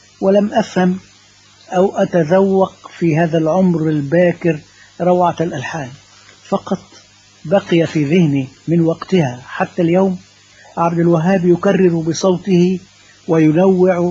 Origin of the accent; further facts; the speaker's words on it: Talkha, Dakahlia, Egypt; born there; وكان ذلك في قرية لي فيها أقارب، وكانت قريبة من مسقط رأسي في طلخة. هذه القرية هي ميت الكرمة